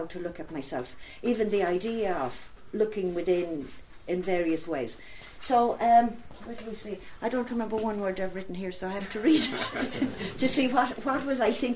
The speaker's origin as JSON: {"language": "English", "country": "Ireland", "said": "I noticed for myself as an Irish person, it was only when I travelled abroad that I realised that sometimes people thought a different way."}